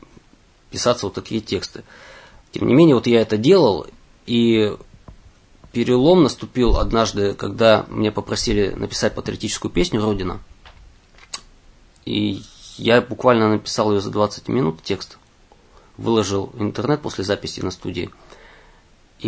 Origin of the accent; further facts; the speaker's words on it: Irkutsk, Irkutsk Oblast, Russia; в моем родном городе Иркутске я приносил около 50 стихов